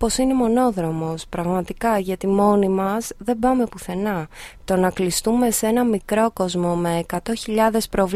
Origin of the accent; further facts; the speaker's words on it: Greece; ενώ εγώ δεν κάθομαι που είμαι Ελληνίδα